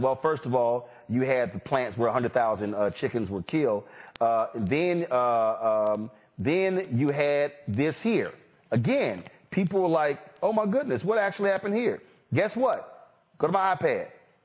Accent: Houston, Texas, United States; Y'all, I am from Houston, Texas. It is the petrochemical capital of the world.

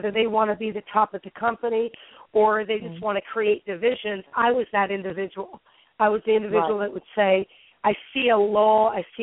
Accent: California, United States; So I was actually born in the Bay Area of California, and I grew up in the Sacramento Valley

